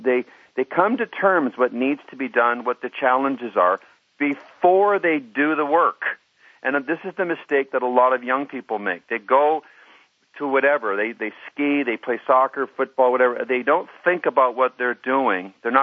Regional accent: Alberta, Canada; Now, I grew up in Alberta

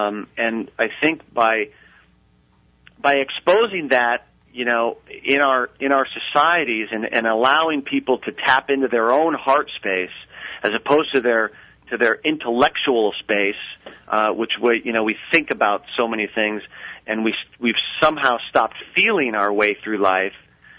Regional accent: Las Vegas, Nevada, United States; I'm from Las Vegas.

